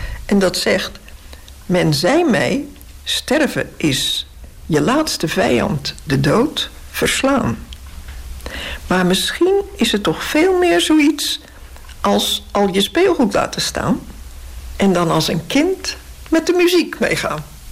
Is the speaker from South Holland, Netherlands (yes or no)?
yes; Rotterdam, South Holland, Netherlands; En daarom zeg ik expres dode bomen, want ik ben Rotterdamse.